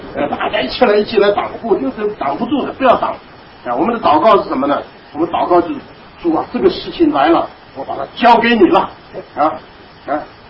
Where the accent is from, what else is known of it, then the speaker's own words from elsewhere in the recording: China; 我们中国人常常讲的，有很多人很会打太极拳